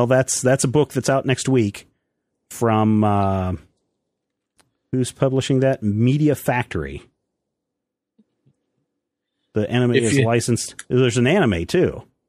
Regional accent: Kansas, United States; Western Kansas.

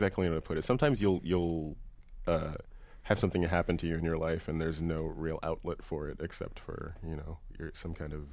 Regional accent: Pittsburgh, Pennsylvania, United States; In my hometown, yes.

